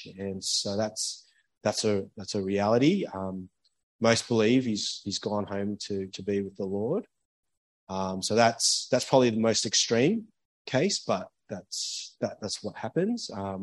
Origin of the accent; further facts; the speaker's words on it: Australia; you can hear my voice. I'm Australian.